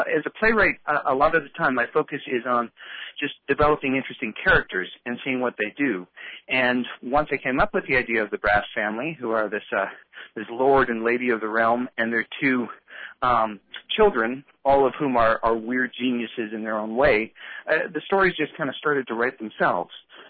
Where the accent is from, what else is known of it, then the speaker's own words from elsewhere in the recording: Sitka, Alaska, United States; I was born and raised in Sitka, so it means a tremendous amount to me to be able to premiere this show kind of in my hometown, more or less.